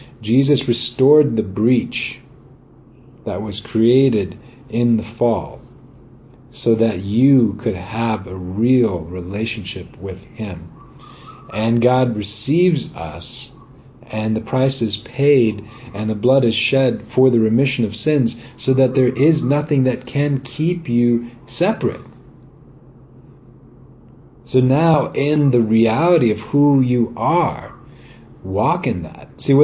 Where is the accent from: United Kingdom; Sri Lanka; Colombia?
Sri Lanka; when I was a kid, and I in my early days and growing up in Sri Lanka.